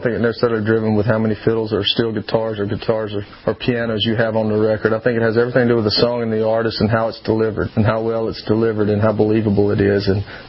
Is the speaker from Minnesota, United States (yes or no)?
no; Louisiana, United States; You know, I grew up in Louisiana, and, you know, that's about as country as you can get.